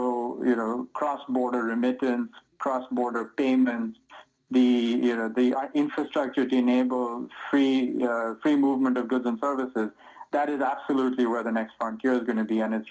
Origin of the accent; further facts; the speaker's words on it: India; I'm from India.